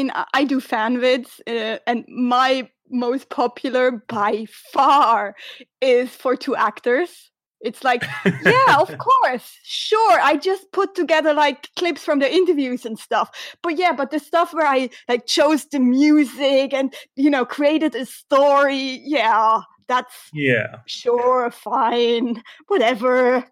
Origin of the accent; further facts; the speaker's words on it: Switzerland; first language Swiss German; English is a second language; My native language is Swiss German, in case you were wondering